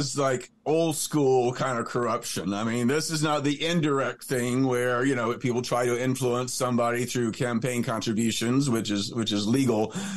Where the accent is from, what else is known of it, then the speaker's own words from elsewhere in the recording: North Carolina, United States; I grew up in North Carolina.